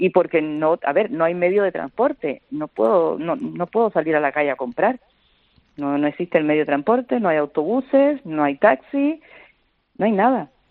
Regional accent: Cuba; Todo cubano es cubano para la autoridad cubana y tenemos que viajar con pasaporte cubano.

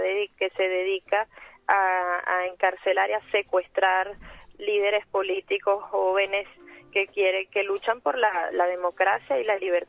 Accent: Spain; Yo como española, como madre de familia, que tengo dos hijos también españoles

